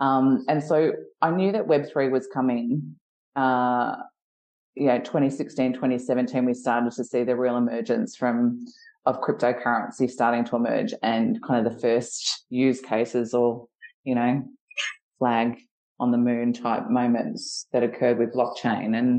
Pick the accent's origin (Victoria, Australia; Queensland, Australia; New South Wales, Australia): Victoria, Australia; Geelong; I'm a girl from Geelong. I grew up in, you know, a rural town where, you know, I had a parent in the army and a parent who was kind of the founder of an organization.